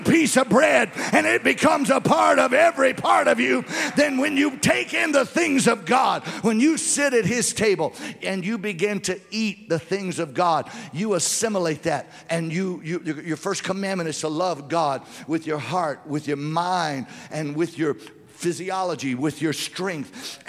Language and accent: English; Louisiana, United States; Boy, I grew up in South Louisiana.